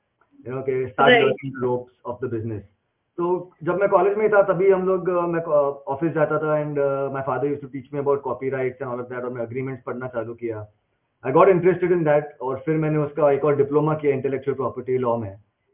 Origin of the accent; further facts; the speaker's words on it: Dubai, United Arab Emirates; moved away as an adult; also born or lived in Mumbai; So I was raised in Dubai, and I completed my schooling there before I moved to Mumbai for my higher education.